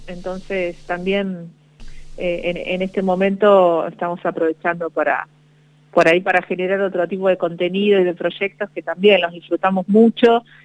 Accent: Buenos Aires, Argentina; born there; moved away as an adult; now in Salta, Argentina; si bien yo soy nacido en Buenos Aires, hace 10 años que vivo en Salta

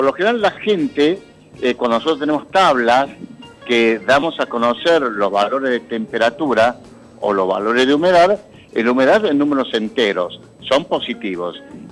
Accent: Córdoba, Argentina; Cordobés nativo y por opción, sí, soy bien cordobés.

